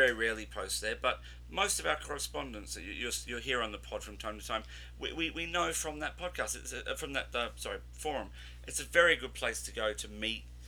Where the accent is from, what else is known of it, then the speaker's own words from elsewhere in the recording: Australia; but being an Australian, that's my greatest football memory.